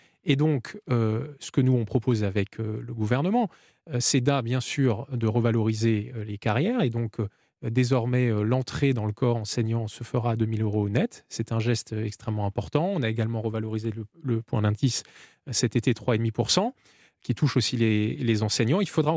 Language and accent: French; Grand Est, France; Alors moi, par exemple, je viens d'Alsace, de l'Est de la France.